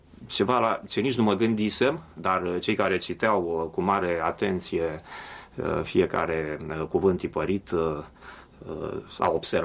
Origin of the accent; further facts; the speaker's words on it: Bucharest, Romania; Da, am studiat la Universitatea din București. De fapt, sunt bucureștean, născut la București în 1944.